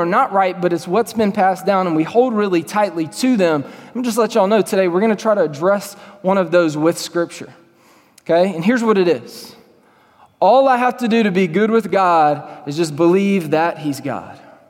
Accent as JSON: {"language": "English", "region": "Louisiana", "country": "United States", "moved": "as an adult", "lives_now": "Texas, United States", "said": "I'm from Louisiana, I'm from the South, I'm from the Bible Belt, moved to Texas 2 years ago as of last week."}